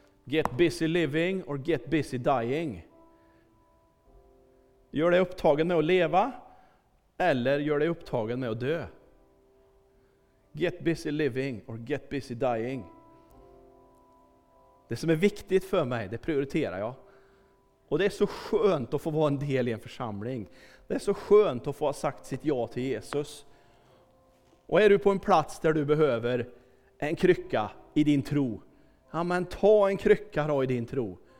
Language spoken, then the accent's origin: Swedish; Kristinehamn, Värmland, Sweden; Jag har varit döpt som liten grabb i Kristinehamn där pappa var pastor och jag är uppvuxen. Haft kristna föräldrar och levt i en kyrklig miljö stora delar av mitt liv.